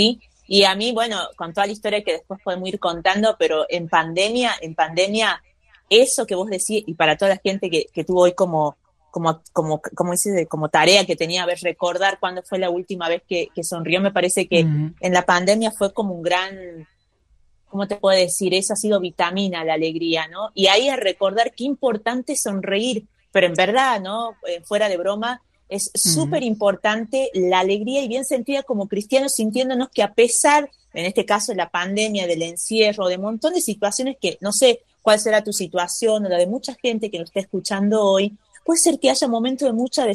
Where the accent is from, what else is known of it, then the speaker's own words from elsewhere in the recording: Salta, Argentina; moved away as an adult; now in Córdoba, Argentina; muy del norte de Salta, y hace 10 años que estamos viviendo en Córdoba con mi esposo, así que nada, soy de Salta